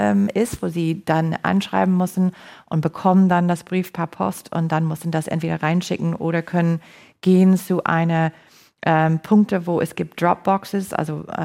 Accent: United States; German is a second language; es ist peinlich als Amerikanerin, dass das ist eine ehemalige Präsident

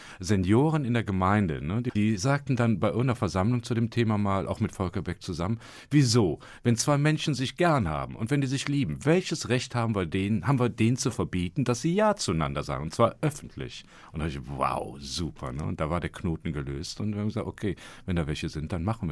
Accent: Cologne, North Rhine-Westphalia, Germany; Mich ehrt das eher, so als Kölner.

